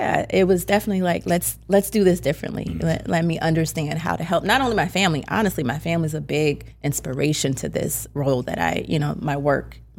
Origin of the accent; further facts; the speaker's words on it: Orlando, Florida, United States; My grandfather was like, he worked at Lockheed Martin back in Orlando. I'm from Orlando.